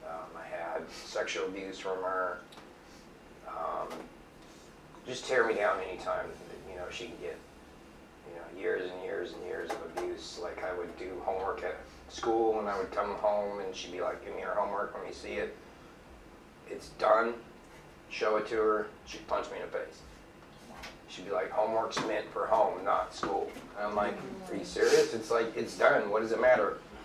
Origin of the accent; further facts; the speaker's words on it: California, United States; born there; I was born in California in 1979.